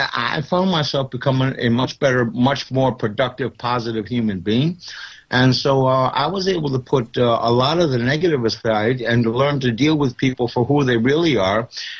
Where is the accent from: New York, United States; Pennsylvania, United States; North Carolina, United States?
New York, United States; Buffalo; I grew up in Buffalo, New York.